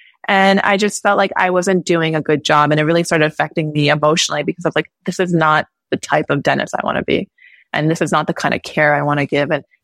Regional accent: New York City, New York, United States; So I'm originally from New York, and so I didn't think too much about leaving New York City itself.

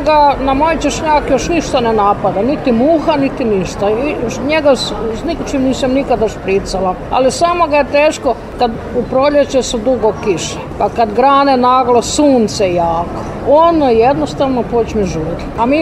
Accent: Graberje, Sisak-Moslavina County, Croatia; born there; ja sam rođena u Graberju između Gline i Petrinje.

